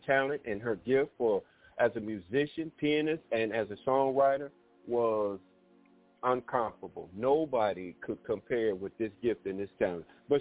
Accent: Detroit, Michigan, United States; also born or lived in Pine Bluff, Arkansas; I was born in the South Pine Bluff, Arkansas, but I spent 40 years of my life, and that's prophetic, 40 years. I grew up in Detroit.

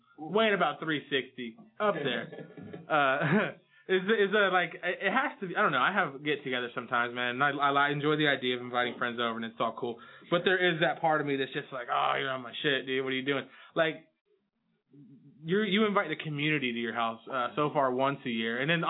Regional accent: Kansas, United States; because I'm from the sticks, too. I'm from Southwest Kansas

